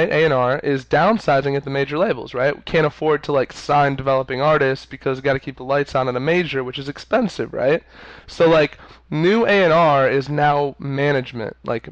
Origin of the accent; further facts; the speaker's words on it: Detroit, Michigan, United States; I remember, you know, telling him I'm from Detroit.